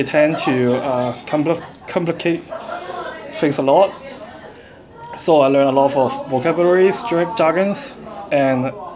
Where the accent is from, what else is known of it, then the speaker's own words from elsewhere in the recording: Hong Kong; first language Cantonese; English is a second language; also born or lived in Canada; Actually, because I was born in Canada, but I went to Hong Kong at a very young age. So my first language is not actually English, but Cantonese.